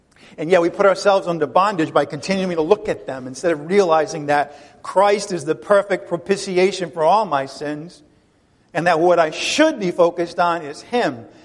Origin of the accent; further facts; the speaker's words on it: New England, United States; But I come from New England, where I told you this last week.